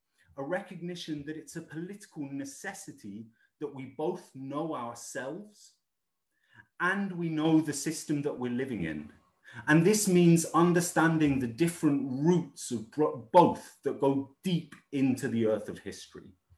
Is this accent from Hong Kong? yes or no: yes; Hong Kong; born there; I myself was born in Hong Kong, a colony, because of the work that my dad was doing there.